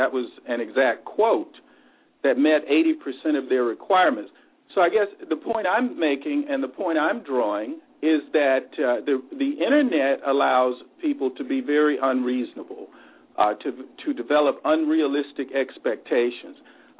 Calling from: Los Angeles, California, United States

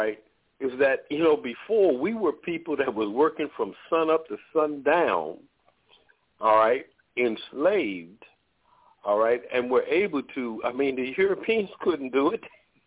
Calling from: Baltimore, Maryland, United States; I'm calling from Baltimore, Maryland.

